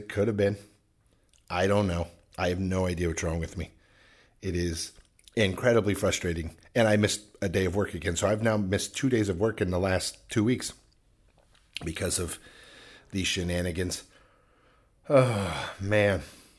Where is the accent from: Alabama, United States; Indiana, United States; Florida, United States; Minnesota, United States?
Alabama, United States; my mom is from Alabama. I'm from Alabama. The whole family's from Alabama